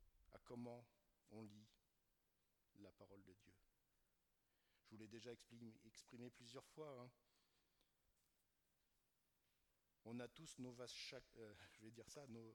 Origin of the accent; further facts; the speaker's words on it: France; born there; Là, je suis né en France, je suis chrétien.